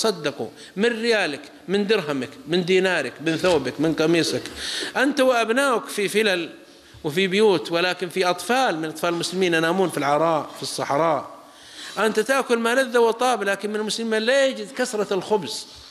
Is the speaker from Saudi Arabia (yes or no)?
yes; south, Saudi Arabia; عندنا في الجنوب في السعودية